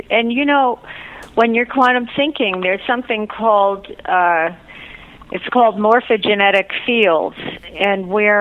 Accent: Shrewsbury, New Jersey, United States; now in Miami, United States; No, I grew up in Shrewsbury, New Jersey, and my grandparents lived on Miami Beach, so I've been coming here every year with the family since I was three

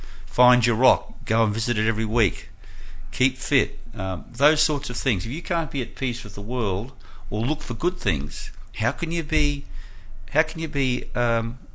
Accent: Gold Coast, Queensland, Australia; born there; I was born on the Gold Coast, and I got my first surfboard when I was 12.

